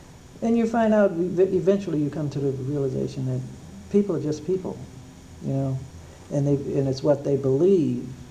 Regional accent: the South, United States; because I was a Southerner, and they considered me, I'm a Southerner, you're a Southerner, I'm a Southerner, so we have to stick together, you know?

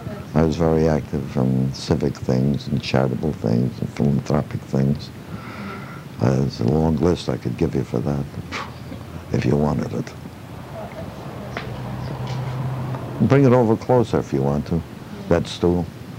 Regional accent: New York City, New York, United States; born there; also born or lived in Springfield; now in Bridgeport, United States; No, I was born in New York City, and my parents lived in Springfield after that, when we moved to Springfield, and then I came here, I came alone to manage the store.

